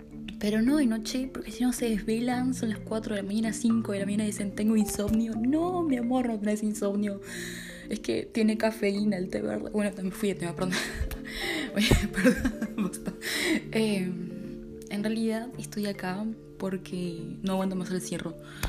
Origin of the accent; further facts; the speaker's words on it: Uruguay; yo soy como los uruguayos que encaran recién luego de Semana Santa el año.